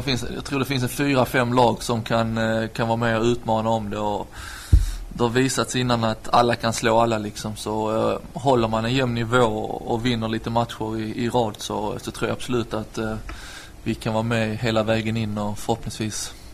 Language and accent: Swedish; Malmö, Skåne, Sweden; now in Netherlands; Malmö, ja. Precis. Ja.